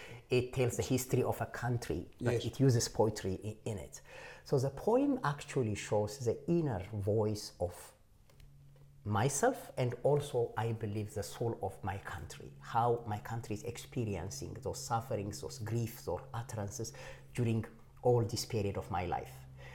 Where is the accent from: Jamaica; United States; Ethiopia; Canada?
Ethiopia; now in Australia; I don't see myself just as an Ethiopian.